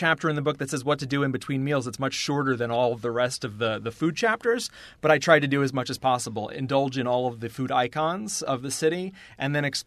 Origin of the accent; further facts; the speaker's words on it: New York, United States; Even though I'm a New Yorker, thin crust bread